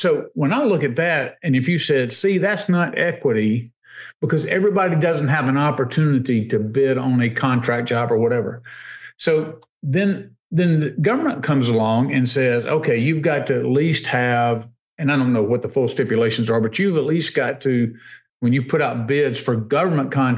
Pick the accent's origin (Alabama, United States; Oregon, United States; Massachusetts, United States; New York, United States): Alabama, United States; that's been housed, our capital in Montgomery. It's an hour away from my hometown.